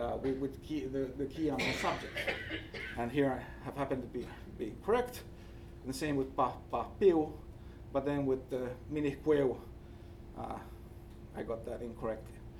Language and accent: English; Finland; accent: Finnish; English is a second language; excuse my Finnish accent